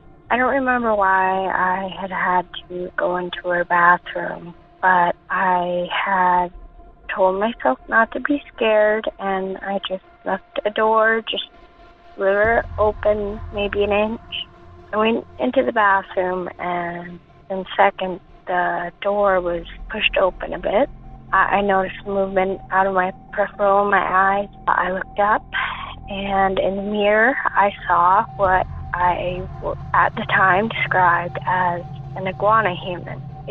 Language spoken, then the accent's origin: English; Seattle, Washington, United States; I am from the West Seattle area.